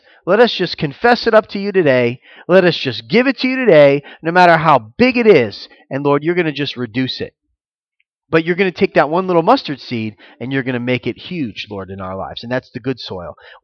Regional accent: Florida, United States; Maybe it's because I'm from Florida and I would like not survive 2 days in Alaska.

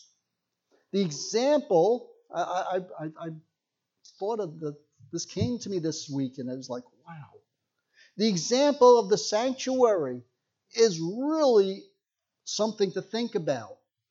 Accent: New York, United States; I grew up in New York, just about 40, 50 miles outside of New York City.

